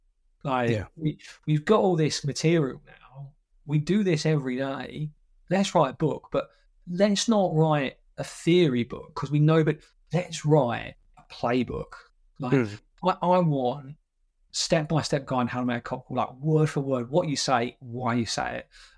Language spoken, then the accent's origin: English; East of England, United Kingdom; because I'm from Essex